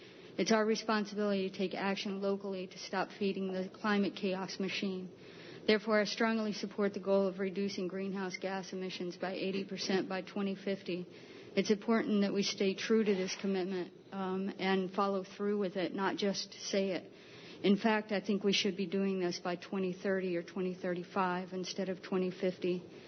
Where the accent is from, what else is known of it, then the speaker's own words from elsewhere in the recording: Dryden, New York, United States; and I'm from Dryden.